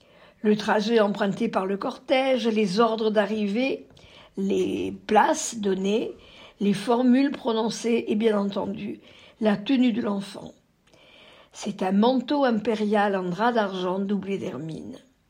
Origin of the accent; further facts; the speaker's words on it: Corsica, France; chez nous en Corse aussi, on avait des maires